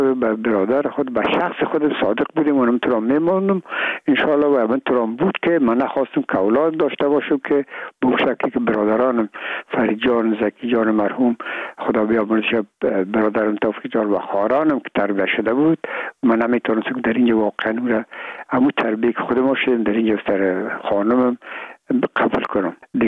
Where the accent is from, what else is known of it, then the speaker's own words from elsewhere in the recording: Afghanistan; من و بسیاریشان در این افغانستان تولد نشدن در یک ممله کشور دیگه بودن و میگم ما افغان هستیم